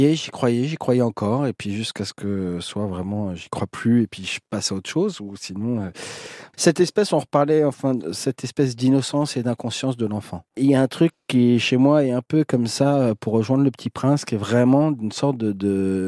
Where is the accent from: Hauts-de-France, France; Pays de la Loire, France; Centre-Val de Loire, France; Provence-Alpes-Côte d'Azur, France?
Hauts-de-France, France; Senlis; Senlis, là d'où je viens, c'est vraiment à côté de Paris.